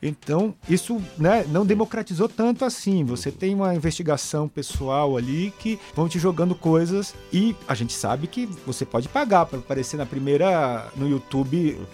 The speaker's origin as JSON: {"language": "Portuguese", "region": "Northeast Region", "country": "Brazil", "said": "influência do Nordeste, de onde eu vim"}